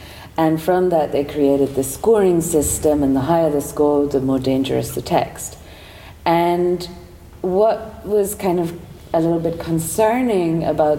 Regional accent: United Kingdom; which I'm British

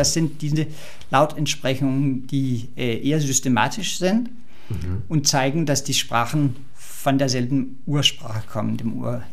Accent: Copenhagen, Capital Region of Denmark, Denmark; Und dann als Däne, jedenfalls als Kopenhagener, merkt man das sofort, dass hier da war irgendwas.

